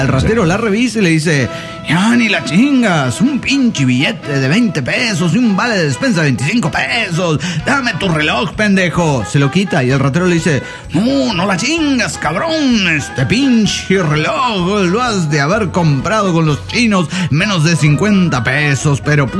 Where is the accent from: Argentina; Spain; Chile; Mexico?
Mexico; Mexico City; de Pueblo del DF mexicano.